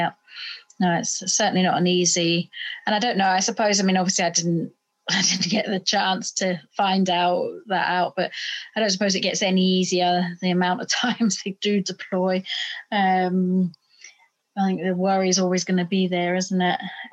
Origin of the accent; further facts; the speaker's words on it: Northern Ireland, United Kingdom; I come from Northern Ireland, so I suppose for me it was like that's home and things.